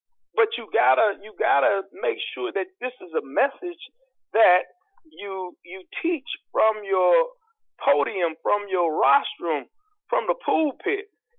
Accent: St. Louis, Missouri, United States; also born or lived in Jennings, Missouri; I grew up poor in North St. Louis and in Jennings, Missouri. I grew up we didn't have much, you know, mm-hmm.

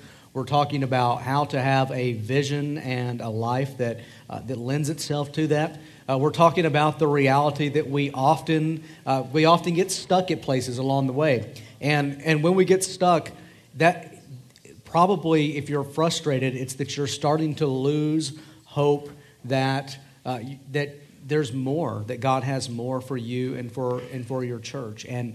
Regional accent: the South, United States; now in Colorado, United States; I'm a barbecue snob. I'm from the South originally, and so in Colorado we don't do really good barbecue or Mexican food.

